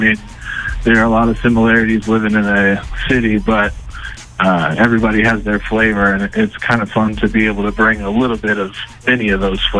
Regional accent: Washington, District of Columbia, United States; now in Indianapolis, United States; people back in my hometown in D.C. and people here in Indianapolis.

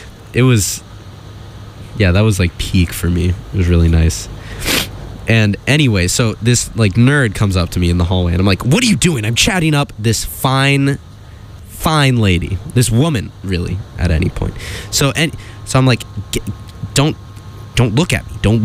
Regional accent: Sacramento, California, United States; so just to give a little bit of context, I grew up in Sacramento, California.

